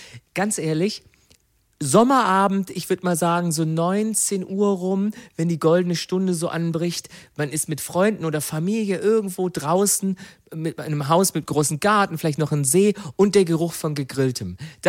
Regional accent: Baden-Württemberg, Germany; In Baden-Württemberg, wo ich herkomme, sind die meistens ein bisschen später, glaube ich.

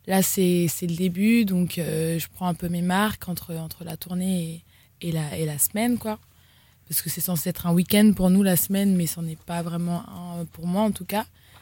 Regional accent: Paris, Île-de-France, France; c'est Paris, c'est là où j'ai grandi. Donc pour moi, c'était important.

